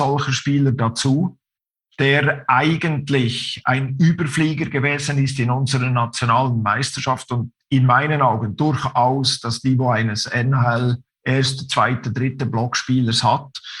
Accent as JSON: {"language": "German", "region": "Bern", "country": "Switzerland", "accent": "Bernese", "said": "wenn du meinen Berner Dialekt verstehst, dann hat das unter anderem den Grund, dass die Berner in der Schweiz als ausgesprochene Langsamsprecher gelten."}